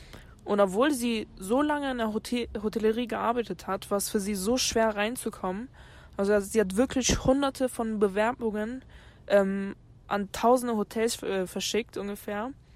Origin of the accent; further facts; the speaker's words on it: Portugal; German is a second language; now in Germany; dass eigentlich Deutschland mittlerweile schon meine Heimat geworden ist. Aber ja, also klar würde ich gern wieder zurück nach Portugal. Seitdem ich von da weggefahren bin, war ich auch nicht mehr dort.